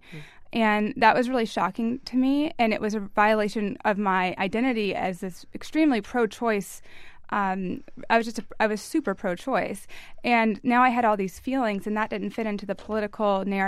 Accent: Kentucky, United States; I was raised in Kentucky, so I didn't hear anything about abortion growing up except on billboards

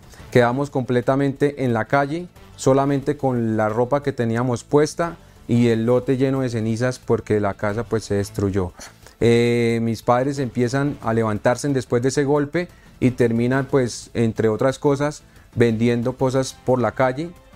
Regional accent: Bucaramanga, Santander, Colombia; born there; yo nací en Bucaramanga, Santander, Colombia, en una invasión. Allí mis padres construyeron un ranchito de madera y techo de zinc.

